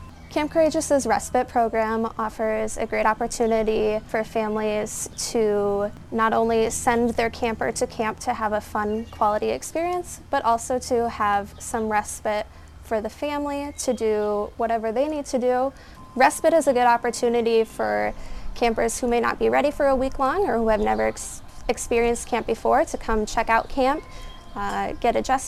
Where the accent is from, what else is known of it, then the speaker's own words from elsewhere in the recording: Manchester, Iowa, United States; I grew up in the Manchester area, so I kind of was always familiar with camp growing up.